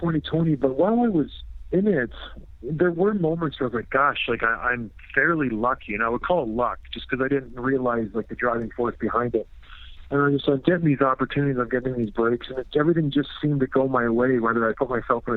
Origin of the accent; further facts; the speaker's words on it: St. Catharines, Ontario, Canada; also born or lived in Edmonton / Toronto; I was raised in St. Catharines. I moved out east when I was around 5. Due to work, my dad got a job out east, and we kind of just made our way to the Toronto area.